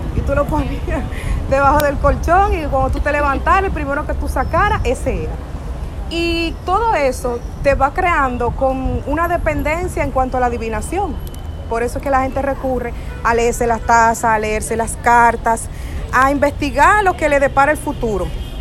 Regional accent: Baní, Peravia, Dominican Republic; en mi pueblo, yo soy de Sombrero Baní, a mí me criaron con una serie de tradiciones para estos días

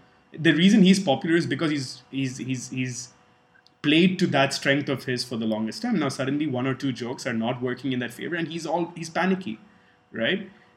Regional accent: Dubai, United Arab Emirates; Similarly, early 2000s, Russell Peters was the absolute star in our circles, growing up in Dubai at least.

